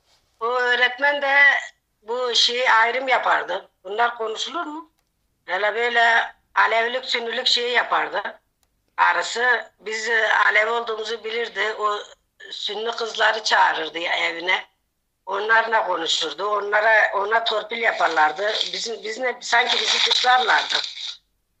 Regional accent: Köprüağzı, Kahramanmaraş, Turkey; Ben Köprüazı'nda doğdum, Pazarcık'ın köyü, Köprüazı. 1956'da doğdum, 12. ayın 10'u. Orada büyüdüm işte.

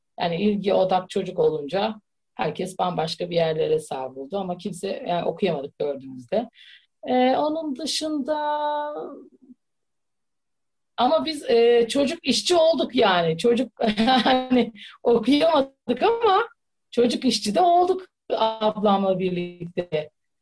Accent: Istanbul, Turkey; 1982 doğumluyum. İstanbul'da doğdum. Doğuma 30, 29 yaşına kadar aynı mahallede kaldım. Orada büyüdüm. 5 çocuklu bir ailenin 3. çocuğuydum.

